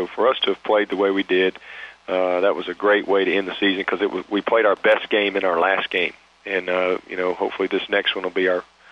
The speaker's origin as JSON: {"language": "English", "region": "Alabama", "country": "United States", "tie": "born or raised there", "said": "I've followed Nebraska my whole life, growing up in Alabama and watching some of those Alabama-Nebraska games"}